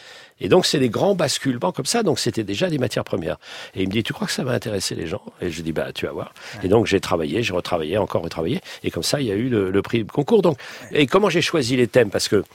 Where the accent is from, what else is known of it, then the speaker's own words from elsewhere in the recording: Brittany, France; si je suis un vrai breton ouais.